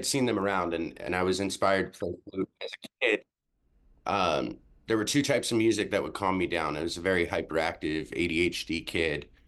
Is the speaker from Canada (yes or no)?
no; Anchorage, Alaska, United States; also born or lived in South Dakota; I ended up in Alaska and splitting my time back home in South Dakota. So I grew up in, or do my school years in Alaska, summertime in South Dakota. And growing up in Alaska, it's such a tight-knit community while living in the city of Anchorage.